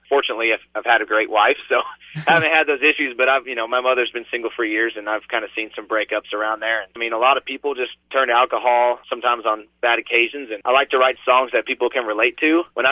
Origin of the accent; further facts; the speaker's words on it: Ventura, California, United States; I'd love to go back to my hometown, Ventura, California, and sell out a show at the Ventura Theater where my dad played growing up.